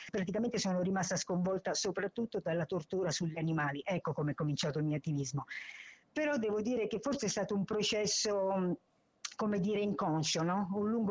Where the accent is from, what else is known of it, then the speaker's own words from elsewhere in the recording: Rome, Lazio, Italy; io sono romana